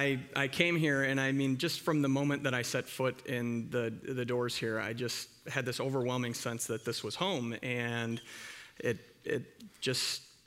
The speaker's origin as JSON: {"language": "English", "town": "Sioux Falls", "region": "South Dakota", "country": "United States", "tie": "born or raised there", "said": "Yeah, so when I was growing up in Sioux Falls, my folks would drop my sisters and I off for Sunday school in the morning"}